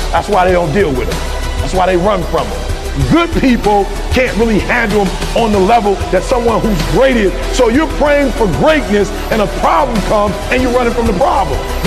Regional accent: Michigan, United States; I'm right from where you from. Right around the corner, I'm from Michigan.

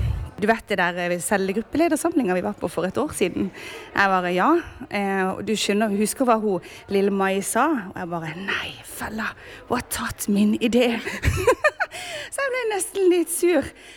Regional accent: Agder, Norway; Og så kommer vi fra Sørlandet, så da synes vi det var fint at det var litt blaude konsonanter inne i ordet.

